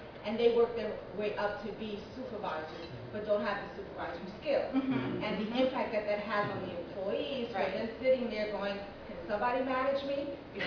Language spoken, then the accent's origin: English; Rockville, Maryland, United States; from Rockville, Maryland, HRSA.